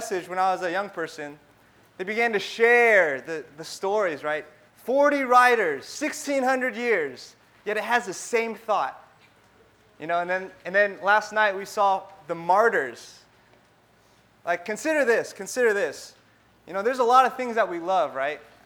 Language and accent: English; West Coast, United States; now in Boston, United States; just a little bit about myself. I grew up on the West Coast pretty much all my life. And some people call the West Coast Best Coast, but I don't know. I've moved to Boston about 5 years ago.